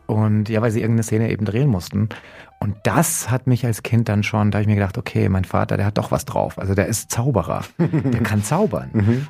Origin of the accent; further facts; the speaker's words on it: Munich, Bavaria, Germany; Also ich bin halt ein Münchner und ich freue mich, wenn die Münchner Teams gut dastehen.